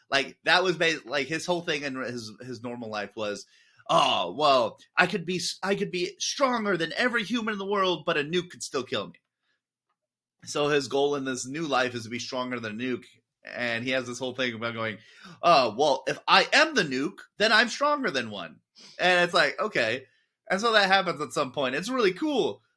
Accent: United States; I'm American, but, you know. I grew up watching soccer

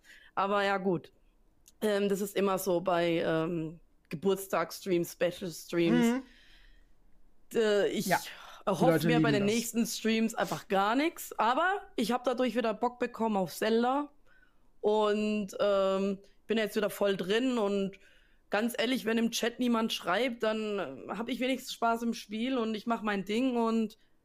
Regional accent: Baden-Württemberg, Germany; accent: Baden; in meinem Dialekt zu machen. Ist übrigens badisch, nicht schwäbisch.

